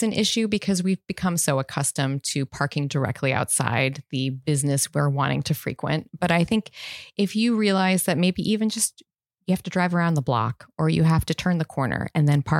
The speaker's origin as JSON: {"language": "English", "town": "Farmington", "region": "Illinois", "country": "United States", "said": "I'm originally from Farmington, Illinois."}